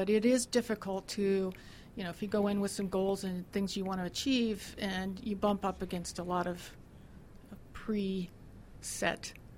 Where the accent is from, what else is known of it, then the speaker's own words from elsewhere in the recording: Oxnard, California, United States; I was born in Oxnard. I'm a Ventura County native. I went to schools all throughout Ventura County until the Vietnam years.